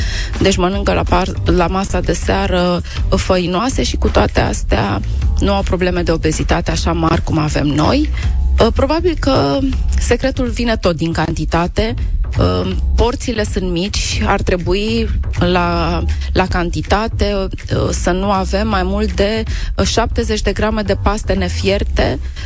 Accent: Romania; dacă noi ca români pronunțăm ceafă de porc la grătar

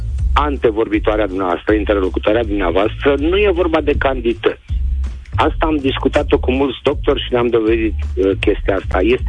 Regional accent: Brașov, Brașov County, Romania; also born or lived in Timișoara / England; De pământ sunt ardelean, brașovean. Am trăit în Timișoara după 88, când am terminat școala militară. Pentru 20 de ani, am plecat în Anglia pentru 10 ani și m-am întors în România și mi-am luat casă la Puchen de Dâmbovița.

